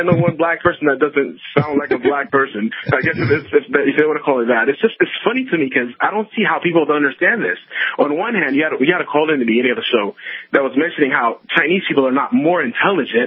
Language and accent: English; Haiti; I grew up in Haiti for a good amount of time.